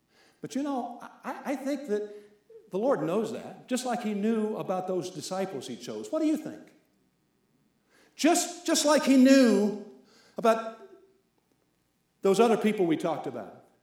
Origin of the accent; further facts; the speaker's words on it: Virginia, United States; And in the mountains where I grew up in Virginia, sometimes above those mountains we would hear the thunder rumbling.